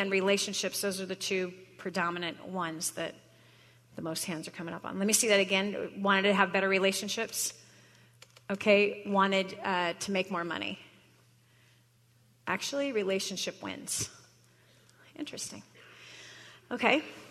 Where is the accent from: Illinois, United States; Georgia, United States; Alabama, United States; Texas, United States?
Texas, United States; San Antonio; I'm from San Antonio, Texas